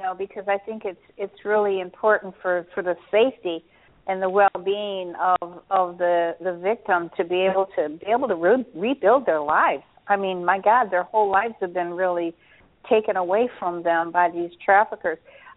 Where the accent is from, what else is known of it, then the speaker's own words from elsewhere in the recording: Chicago, Illinois, United States; At least I'm from Chicago originally. At least in Chicago there was. I'm not sure what the laws are here because I've just moved here.